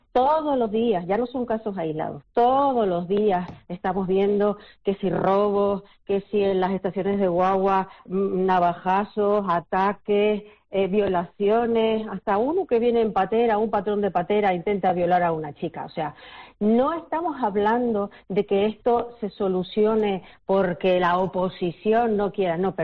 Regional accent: Canary Islands, Spain; No somos xenófobos los canarios, no lo somos.

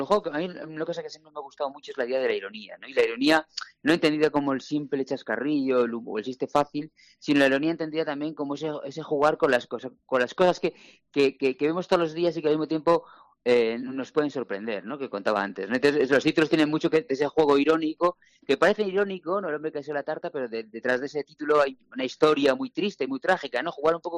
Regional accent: Santander, Cantabria, Spain; also born or lived in Torrelavega; yo soy santanderino, yo nací en Torlavega, pero crecí en Santander, y tiene que ver también con ese chaval, ¿no? Que vivía en un barrio de la periferia como Escandina, que es un polígono industrial

